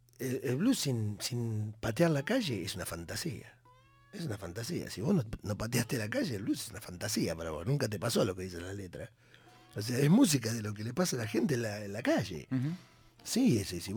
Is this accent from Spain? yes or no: no; Argentina; somos argentinos